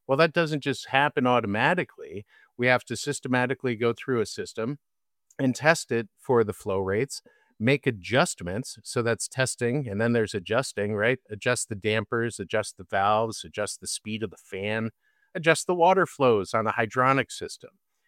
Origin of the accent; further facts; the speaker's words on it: Hamden, Connecticut, United States; I'm from Hamden, Connecticut